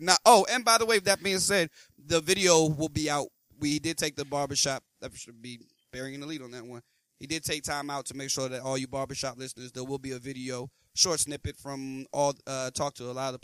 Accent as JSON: {"language": "English", "town": "Philadelphia", "region": "Pennsylvania", "country": "United States", "tie": "born or raised there", "said": "I was born in Philadelphia, grew up a Philadelphia fan of everything because my older brother was, and that's why I followed."}